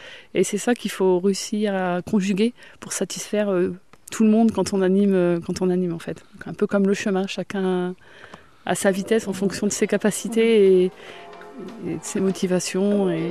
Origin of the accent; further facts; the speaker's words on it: Carbonne, Occitanie, France; Donc on est de Carbonne, de la paroisse du Père Dominique en fait.